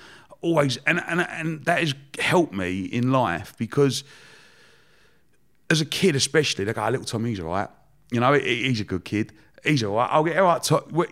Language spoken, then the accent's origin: English; Romford, London, United Kingdom; I grew up in Romford. I love Romford. Romford's the centre of the universe. Best town in the world. Grew up there, lovely family.